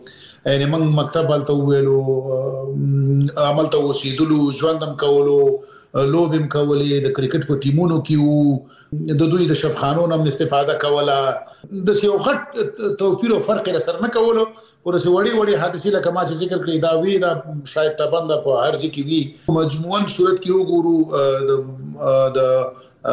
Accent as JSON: {"language": "Pashto", "town": "Peshawar", "region": "Khyber Pakhtunkhwa", "country": "Pakistan", "tie": "born or raised there", "said": "زه پېښور کې د اول صف نه نیولې تر 12 پورې مالته درس ویلې دي، نو زه د پېښور سره شاید دی نه زیات افغانان داسې وي چې دومره بلد نه وي لکه زه چې په پېښور کې څومره بلد دی"}